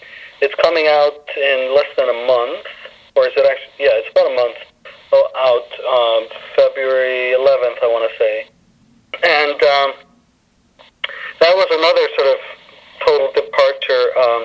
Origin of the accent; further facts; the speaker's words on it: Iceland; and obviously I'm from Iceland, so which is a part of Scandinavia, culturally at least.